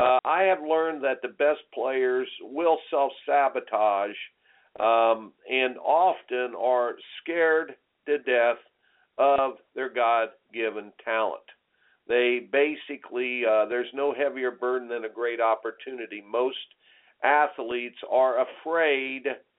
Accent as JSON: {"language": "English", "region": "Indiana", "country": "United States", "tie": "born or raised there", "said": "For me, growing up in Indiana and basketball country"}